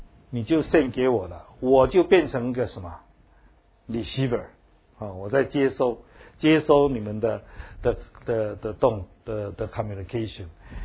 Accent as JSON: {"language": "Chinese", "country": "Taiwan", "said": "那我们台湾人有一句话说，囡仔人有耳无嘴啊"}